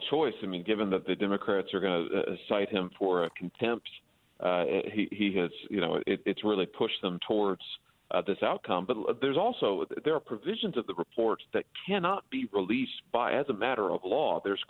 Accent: Missouri, United States; Drugs are pouring into my home state of Missouri.

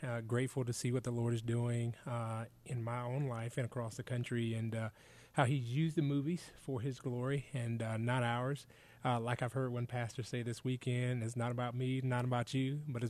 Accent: Jacksonville, Florida, United States; And so I grew up in Jacksonville, Florida.

